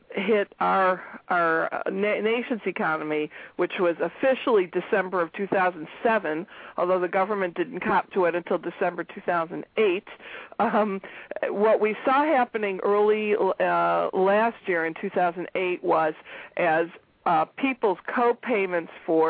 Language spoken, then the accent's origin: English; Michigan, United States; I grew up outside of Detroit, and you brought great PR to the Motor City